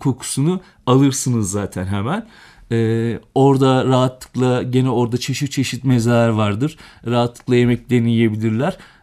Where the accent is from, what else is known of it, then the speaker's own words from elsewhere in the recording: Denizli, Turkey; artık benim memleketime doğru geliyoruz.